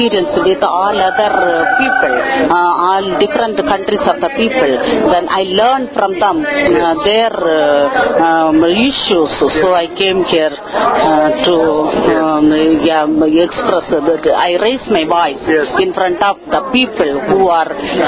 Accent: Andhra Pradesh, India; from southern part of India, Andhra Pradesh.

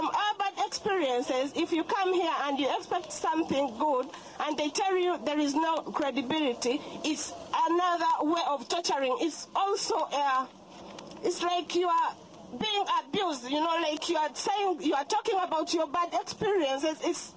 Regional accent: Uganda; I come from Uganda. I was detained in Yellswood for 6 months. I've been in this country for 5 years.

